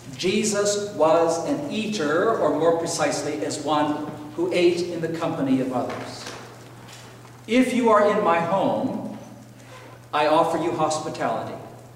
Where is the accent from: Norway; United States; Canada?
Canada; Western Canada; I came from Western Canada where we do this.